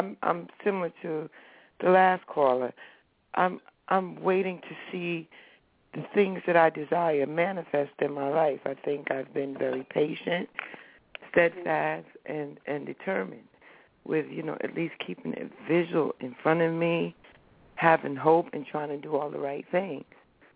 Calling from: New Jersey, United States; I'm calling from New Jersey.

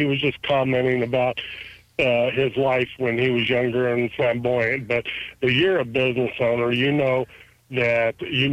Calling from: Waynesville, United States; calling from Waynesville.

